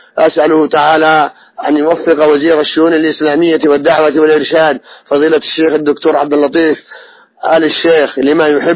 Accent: Saudi Arabia; بلادنا المملكة العربية السعودية

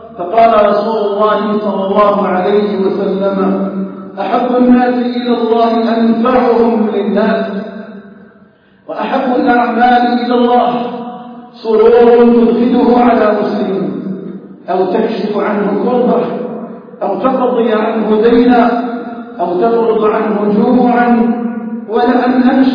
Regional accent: Algeria

